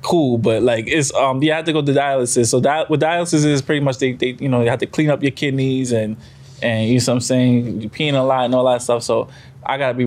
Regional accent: Jamaica; So I hate hospitals, one, because you said I'm Jamaican. That's why I think natural remedy.

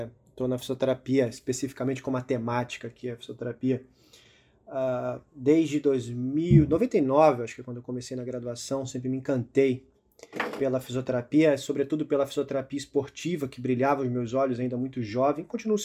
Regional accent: Rio de Janeiro, Brazil; E eu não tenho como não dizer agora que eu sou carioca, mas também sou nordestino, tá?

